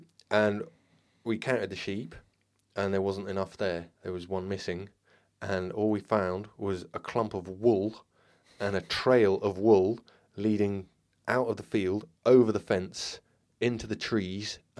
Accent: Ludlow, West Midlands, United Kingdom; From where I grew up in South Shropshire, called a little town called Ludlow.

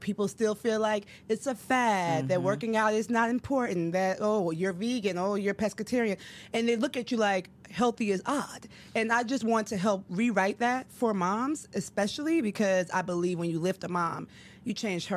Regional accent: Chicago, Illinois, United States; I grew up in Chicago. My family's from Ghana, West Africa.

